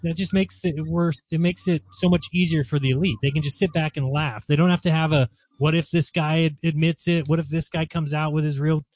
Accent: Gilroy, California, United States; Gilroy High, my hometown, yeah.

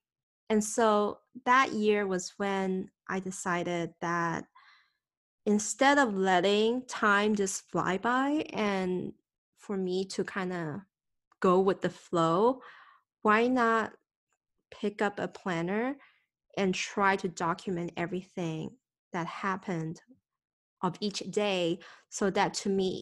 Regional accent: Taiwan; And then obviously growing up in Taiwan, I got introduced to a lot of Asian cartoon characters, different manga styles.

